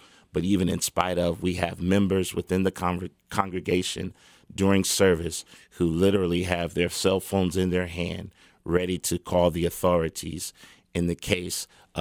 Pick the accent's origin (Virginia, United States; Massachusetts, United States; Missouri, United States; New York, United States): Missouri, United States; Kansas City; But I would say also for Kansas City, of which I was born and raised in Kansas City, is a bit different.